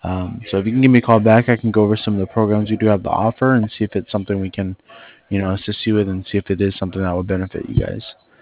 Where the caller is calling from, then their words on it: Cardiff, Wales, United Kingdom; I'm calling over from Cardiff.